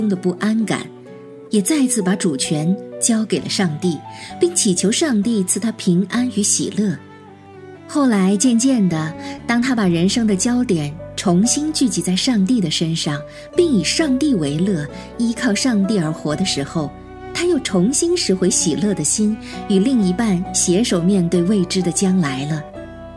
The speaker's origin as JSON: {"language": "Chinese", "region": "Shanghai", "country": "China", "said": "我是来自于上海的"}